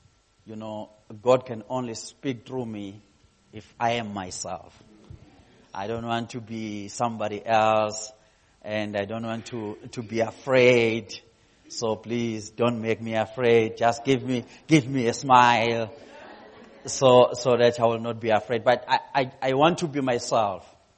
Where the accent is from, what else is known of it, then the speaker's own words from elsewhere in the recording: KwaZulu-Natal, South Africa; born there; And yes, I was born in Zululand.